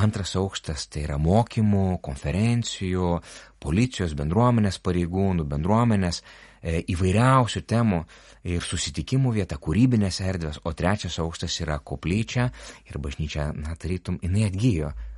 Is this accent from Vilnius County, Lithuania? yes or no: yes; Vilnius, Vilnius County, Lithuania; nors esu vilnietis